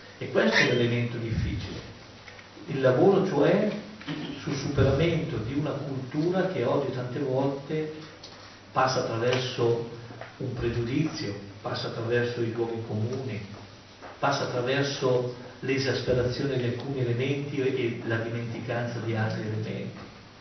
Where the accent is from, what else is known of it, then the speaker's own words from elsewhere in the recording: Agnadello, Lombardy, Italy; io sono originario di Agnadello, che è qui vicino